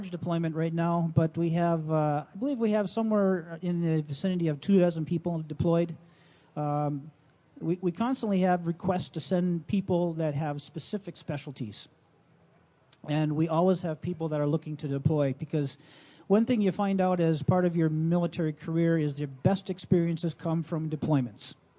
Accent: Minnesota, United States; And that's, we say that's part of being a Minnesotan, is doing your service to your country, and we're proud to do that at the 148th.

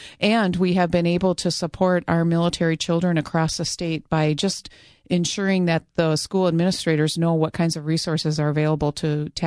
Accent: Farmington, Minnesota, United States; So the first Yellow Ribbon Network was started in my hometown of Farmington, Minnesota

